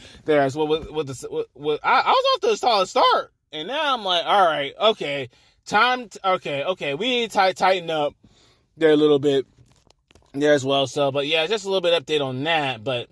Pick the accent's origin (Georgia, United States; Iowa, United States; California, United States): Georgia, United States; Oh, by the way, Atlanta, Georgia, my home state.